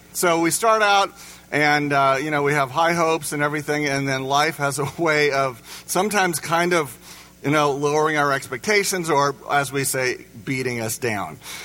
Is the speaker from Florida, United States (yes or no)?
no; Indiana, United States; I grew up in Indiana where you know, you had to be a fantastic basketball player to be on your elementary team